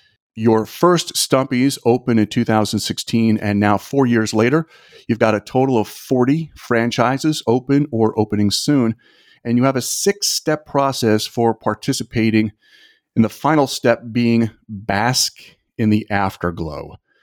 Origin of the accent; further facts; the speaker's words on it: Toms River, New Jersey, United States; Kelly and I grew up together in Toms River, New Jersey